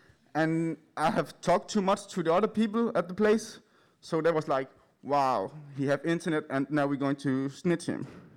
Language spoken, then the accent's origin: English; Denmark; I'm from Denmark.